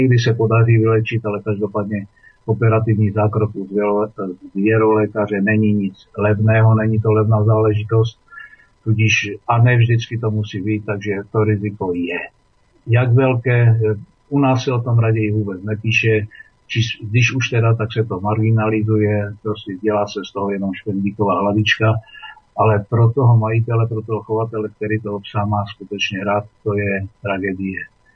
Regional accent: Ostrava, Moravian-Silesian Region, Czechia; já jsem Ostravák

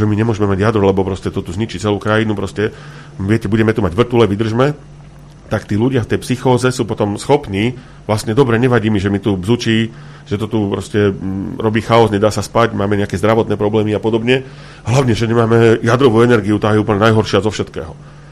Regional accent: Bratislava, Bratislava Region, Slovakia; moved away; Ja som osobne z Bratislavy. Presťahoval som sa odtiaľ, lebo som chcel žiť trošku viac v prírode, v kľude

